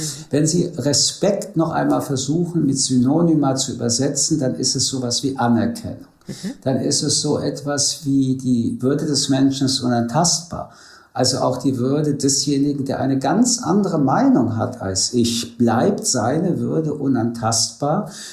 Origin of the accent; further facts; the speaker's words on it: France; Ich komme aus Frankreich, das ist doch eine andere Diskussionskultur.